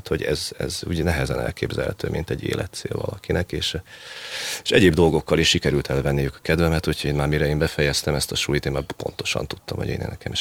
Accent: Tab, Somogy, Hungary; born there; Én Tabon születtem, ez a Tab, ez egy kisváros, ami a Balaton déli partjához van nagyon-nagyon közel, és édesanyai ágam azok siófokiak voltak

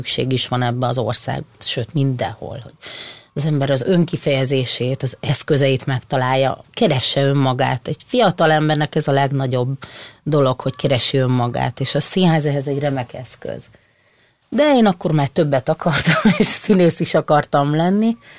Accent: Nagykanizsa, Zala, Hungary; now in Budapest, Hungary; Nagy Kanizsán nőttem fel.

